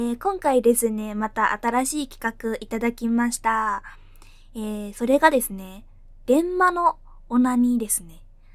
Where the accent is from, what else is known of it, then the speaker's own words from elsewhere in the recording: Fukuoka, Japan; accent: Hakata dialect; 年齢19歳の現役大学2年生です。出身地は福岡県です。